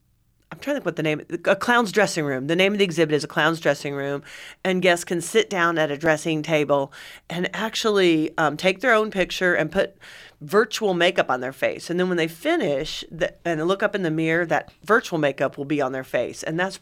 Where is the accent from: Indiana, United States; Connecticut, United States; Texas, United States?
Indiana, United States; Vincennes; I am. I grew up in Vincennes, went away to college, and I was gone for about 25 years, and then when I came back in 2007, I was working there